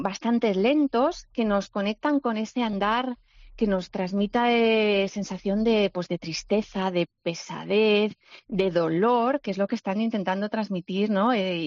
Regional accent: Valladolid, Castile and León, Spain; Yo que soy de Valladolid

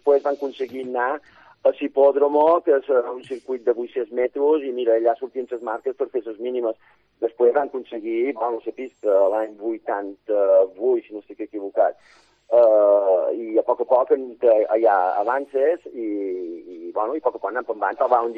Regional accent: Ciutadella, Balearic Islands, Spain; fa molts anys que vinc a Ferreries, 40, 50, bé, 40 i pico, però jo som de Ciudadella.

